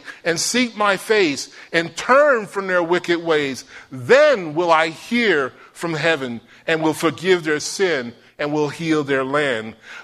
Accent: New York, United States; That was a saying that was on a sign that was over the altar of my church where I grew up in New York.

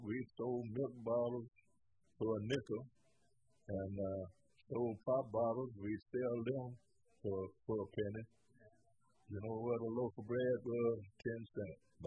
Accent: Ekman, West Virginia, United States; I was born in West Virginia. I was born down at Ekman, where I grew up at.

